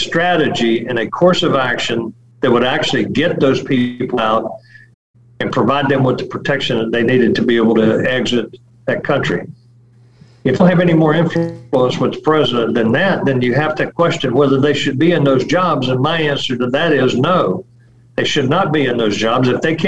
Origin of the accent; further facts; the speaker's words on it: United States; that makes me as an American totally humiliated and embarrassed